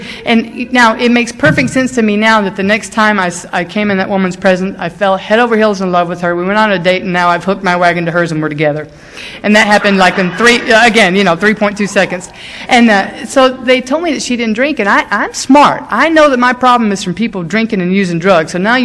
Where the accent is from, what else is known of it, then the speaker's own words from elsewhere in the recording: Mississippi, United States; when I was growing up in Mississippi in college down there, we had to drive 2.5 hours to a gay bar in Alabama.